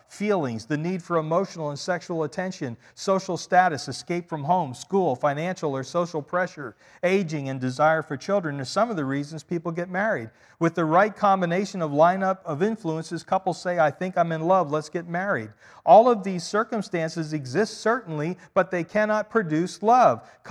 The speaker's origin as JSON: {"language": "English", "region": "Pennsylvania", "country": "United States", "tie": "born or raised there", "said": "I'm from Pennsylvania, so, okay? I'm from 50 miles west of Philadelphia is where I grew up."}